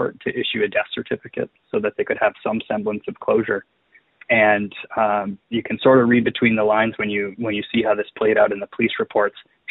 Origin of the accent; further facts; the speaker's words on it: Lake Linden, Michigan, United States; You know, I grew up in Lake Linden, Michigan, which is very close to the Calumet area, and I had never heard of this story before.